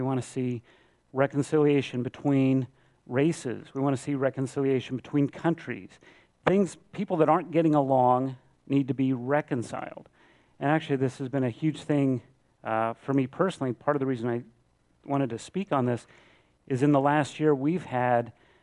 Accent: Phoenix, Arizona, United States; And so we say, we're from America. And there's certain connotations that come with that. And then they want to know, well, what city or state? And we say Phoenix.

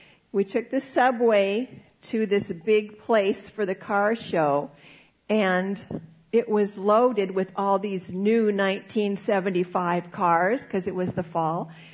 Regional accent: Omaha, Nebraska, United States; Now, you will remember that I grew up in Omaha, Nebraska, not exactly the fashion capital of the world.

